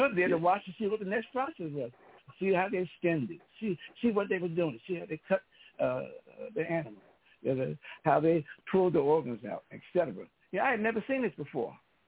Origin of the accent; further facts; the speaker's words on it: Newark, New Jersey, United States; But here I am from Newark, New Jersey, from the streets